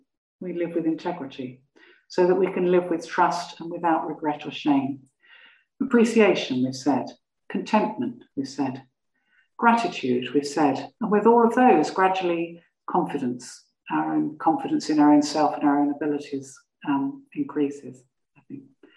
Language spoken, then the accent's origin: English; United Kingdom; But, you know, being British, you know, it can be difficult.